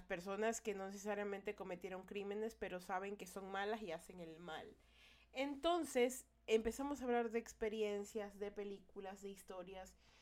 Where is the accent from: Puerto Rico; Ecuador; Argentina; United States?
Ecuador; Guayaquil, Guayas; yo soy de Guayaquil, Ecuador, ¿ya?